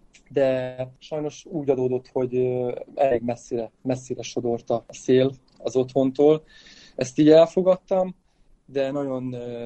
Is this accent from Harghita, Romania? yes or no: no; Târgu Mureș, Mureș County, Romania; nagyon sok gyerekkori barátom él otthon a Tudorban nőttem fel, és édesapám szüleim Székelytompán élnek a Nyárád mentén